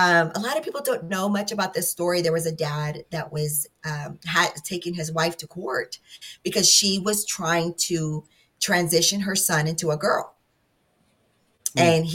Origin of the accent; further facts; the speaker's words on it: New Mexico, United States; here's an example in my home state of New Mexico.